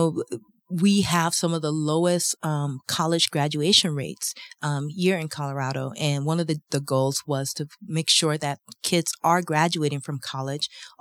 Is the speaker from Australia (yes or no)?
no; Liberia; now in Aurora, United States; I came here in 1980 from Liberia, West Africa, and I was fortunate to get a really great education through Aurora Public Schools